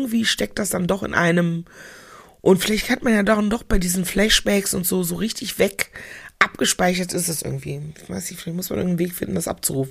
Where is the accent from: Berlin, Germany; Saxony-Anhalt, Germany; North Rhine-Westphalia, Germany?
North Rhine-Westphalia, Germany; Meckenheim; Meine Erinnerung beginnt tatsächlich in Meckenheim bei Bonn, da wo ich groß geworden bin.